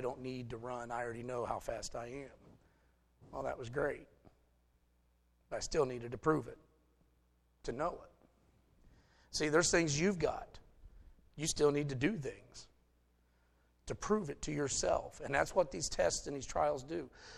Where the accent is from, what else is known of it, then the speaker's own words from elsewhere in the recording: United States; we grew up here in Morrow County. We had what? There were three total black kids in the school system in this county at that time.